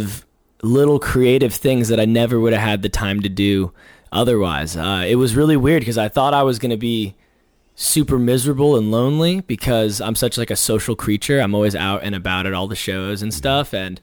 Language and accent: English; Hawaii, United States; My dad's a military officer, and I grew up in Hawaii though.